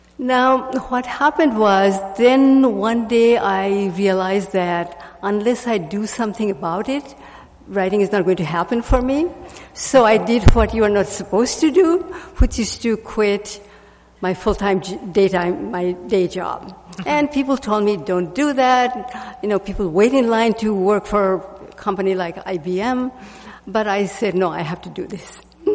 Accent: India; And growing up in India, I was surrounded by the Bengali culture.

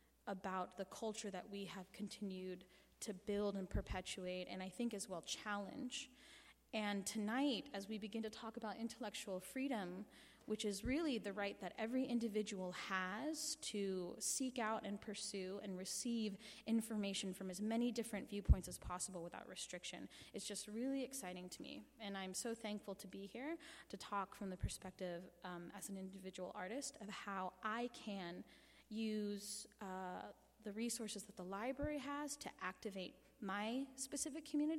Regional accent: Anchorage, Alaska, United States; When I was younger, growing up in Anchorage, I grew up very poor, and my family and my parents would take me to the library every weekend.

